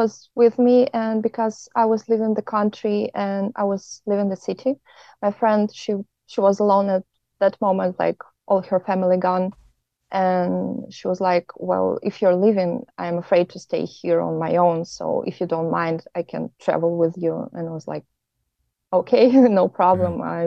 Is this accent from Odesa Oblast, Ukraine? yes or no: yes; Odesa, Odesa Oblast, Ukraine; Originally, I'm from Odessa, Ukraine. It's a beautiful city near the sea, and right now my family is back in Ukraine. I'm here all alone